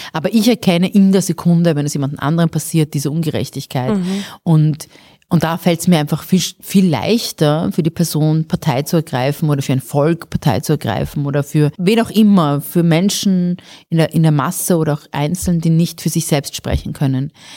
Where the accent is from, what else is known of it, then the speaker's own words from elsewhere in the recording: Iran; okay, ich bin auch Iranerin